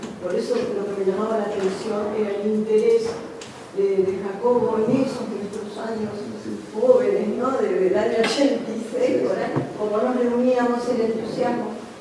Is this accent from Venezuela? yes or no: no; Argentina; para mí como argentina